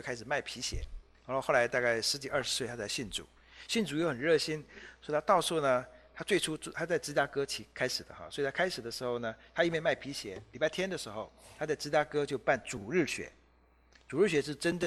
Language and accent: Chinese; China; 但我们中国人的标准，长大做救火员跟长大开垃圾车一样的没出息